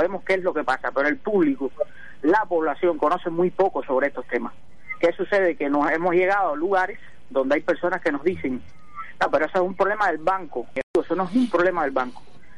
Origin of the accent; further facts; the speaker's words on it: Cuba; como decimos cubanos, arriba la bola.